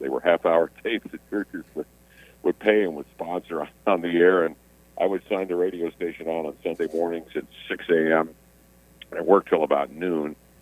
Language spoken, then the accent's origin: English; Indianapolis, Indiana, United States; I grew up there in Chapel Hill, and so always, you know, dreamt of going to the West Coast